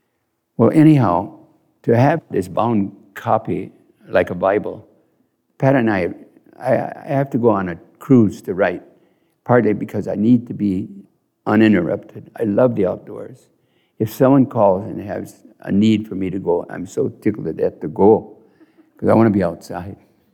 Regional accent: Ireland; I'm Irish, so we take a long time to explain.

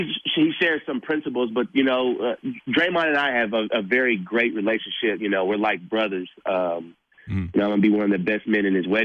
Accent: Bloomfield Hills, Michigan, United States; I'm from Blueville Hills

